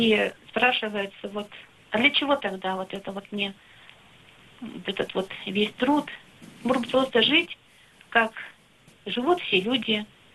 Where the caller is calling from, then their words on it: Yekaterinburg, Sverdlovsk Oblast, Russia; я из Екатеринбурга.